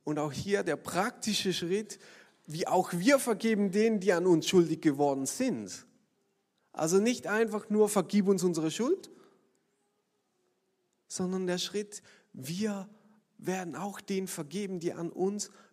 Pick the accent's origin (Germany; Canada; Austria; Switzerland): Switzerland; natürlich als Schweizer, wenn man immer genügend zu essen hat